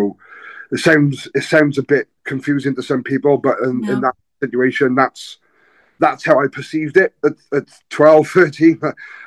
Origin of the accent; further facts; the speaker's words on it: Newport, Wales, United Kingdom; Yeah, I grew up in Newport. A small working town in Wales. It's now a city.